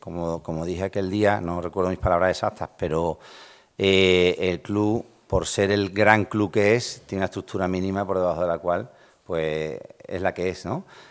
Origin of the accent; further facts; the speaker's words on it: Madrid, Community of Madrid, Spain; Y aunque soy madrileño y vivo en la ciudad al lado